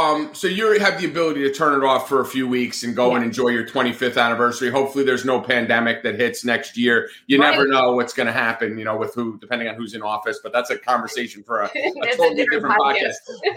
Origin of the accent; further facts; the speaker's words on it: Northeast, United States; I grew up in the Northeast, if you haven't picked up on that, but I was always a Braves fan.